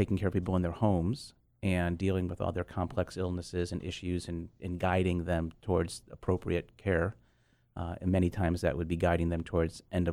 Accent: Chicago, Illinois, United States; So I grew up in Chicago, went to college in Illinois, and then I went to medical school at UCLA.

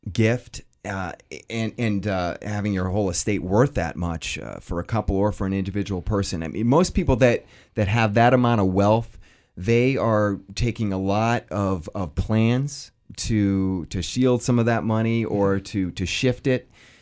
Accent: Boston, Massachusetts, United States; now in San Diego, United States; I grew up in Boston. I moved out to San Diego about 15 years ago

